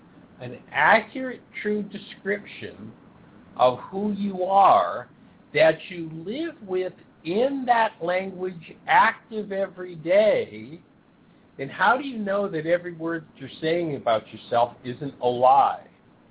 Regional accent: England, United Kingdom; I'm English, I listen to someone speaking German and said, that's just babble

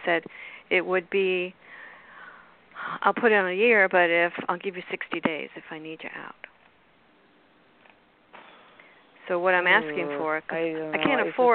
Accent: Florida, United States; I'm from South Florida

